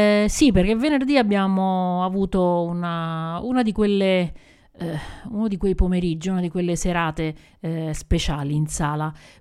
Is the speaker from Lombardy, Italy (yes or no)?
no; Rome, Lazio, Italy; Da romana dico alcune scene del film legate a Roma, alla città di Roma, sono veramente impressionanti.